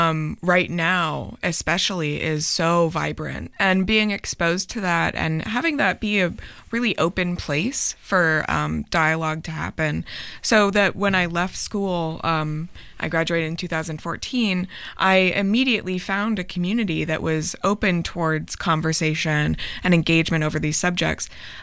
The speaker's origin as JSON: {"language": "English", "region": "Pacific Northwest", "country": "United States", "tie": "born or raised there", "said": "growing up in the Pacific Northwest can really lead you to consider a more global, non-normative framework from the very beginning"}